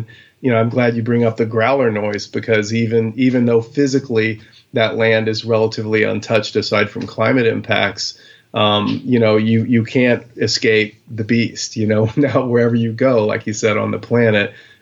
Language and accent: English; Texas, United States; born there; now in Alaska, United States; I moved up to Alaska in 1996. I was born in Texas, but I moved up to Alaska in 96.